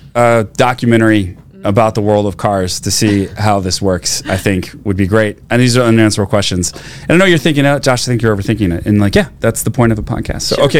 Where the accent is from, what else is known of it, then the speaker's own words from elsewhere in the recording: Texas, United States; I grew up in Texas, right?